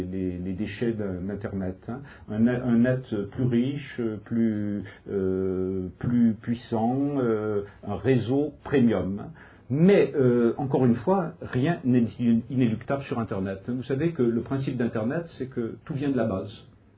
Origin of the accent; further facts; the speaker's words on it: Bordeaux, Nouvelle-Aquitaine, France; Mais moi, je suis de Bordeaux.